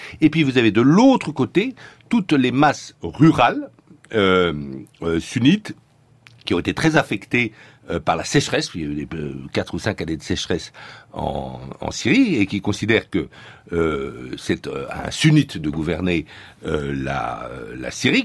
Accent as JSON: {"language": "French", "country": "France", "said": "Moi, je dis, je suis français."}